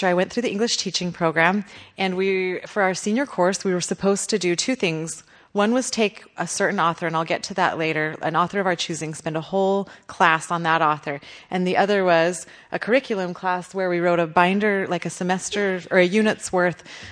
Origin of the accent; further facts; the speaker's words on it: Utah, United States; there's a lot of pioneer heritage that was that's part of growing up in Utah.